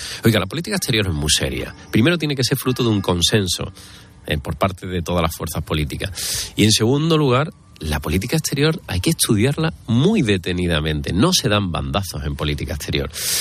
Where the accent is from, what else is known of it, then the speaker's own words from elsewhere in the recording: Spain; nosotros somos españoles